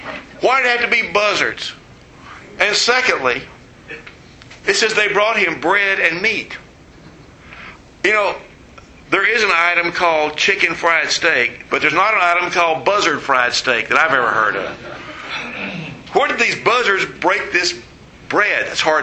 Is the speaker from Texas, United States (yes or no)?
yes; Texas, United States; I grew up in West Texas, and we didn't have buzzards or vultures out there.